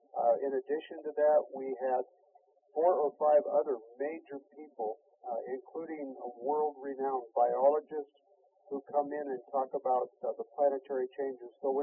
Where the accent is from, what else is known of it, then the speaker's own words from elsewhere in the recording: Show Low, Arizona, United States; we just had a motion picture premiere in a Cinemaplex in Sholo, Arizona, because that's actually my hometown